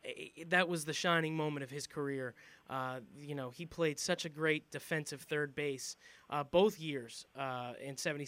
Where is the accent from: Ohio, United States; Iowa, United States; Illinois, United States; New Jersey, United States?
New Jersey, United States; I'm a Jersey guy. I grew up in New Jersey, and I come from Italian-American heritage.